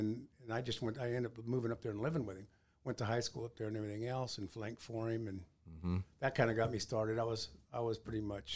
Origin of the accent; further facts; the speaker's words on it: West Coast, United States; I tell you, I come from the West Coast.